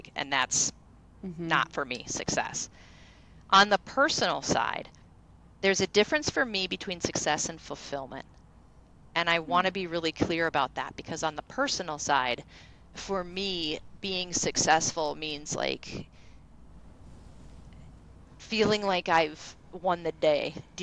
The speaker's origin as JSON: {"language": "English", "region": "Midwest", "country": "United States", "tie": "born or raised there", "said": "I grew up in the Midwest."}